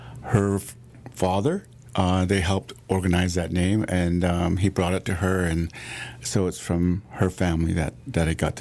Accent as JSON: {"language": "English", "region": "Ontario", "country": "Canada", "said": "I'm a Mohawk … I'm from the Turtle Clan. So I'm from my mother."}